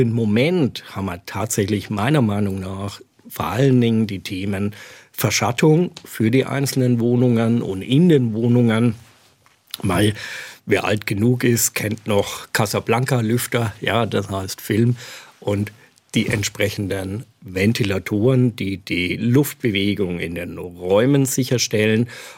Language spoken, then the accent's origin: German; Ellwangen, Baden-Württemberg, Germany; Ich komme tatsächlich aus Ellwangen und habe hier in Stuttgart studiert und von daher kenne ich die Gegend sehr gut.